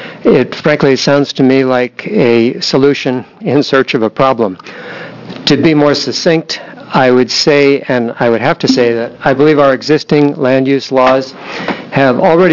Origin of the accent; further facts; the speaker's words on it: Newburg, United States; I'm from Newburg, and that would be your district, Representative Thatcher